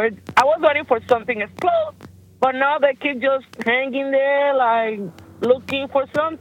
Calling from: Cincinnati, Ohio, United States; I'm calling from Cincinnati, Ohio.

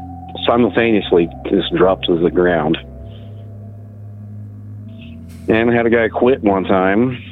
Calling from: Indiana, United States; from Indiana

